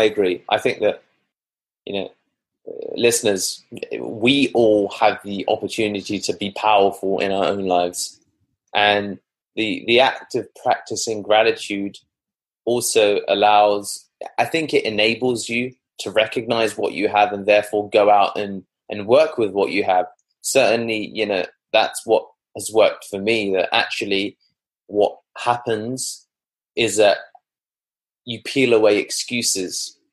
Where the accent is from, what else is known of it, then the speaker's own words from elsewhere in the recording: India; I'm Indian, so people are going to associate me with an Indian SEO agency